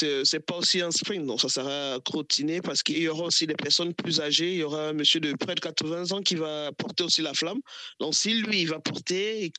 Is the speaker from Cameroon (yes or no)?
yes; Cameroon; Pour le Cameroun, oui, parce que je suis camerounaise.